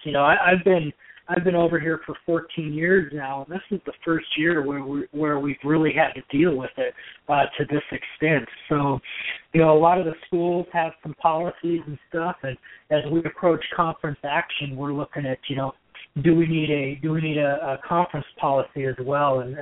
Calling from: La Grande, Oregon, United States; Yeah, I'm joining you from my home office in LeGrand.

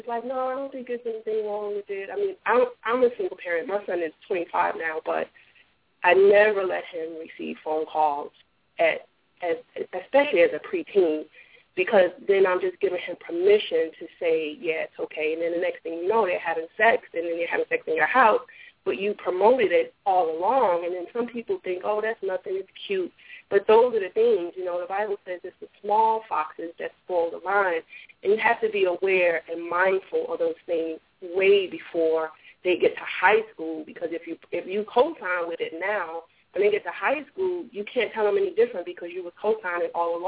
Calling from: North Carolina, United States; North Carolina.

